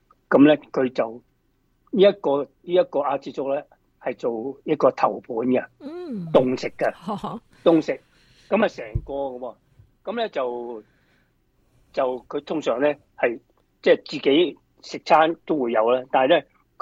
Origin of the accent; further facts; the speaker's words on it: Hong Kong; 咁啊，我哋香港人啊，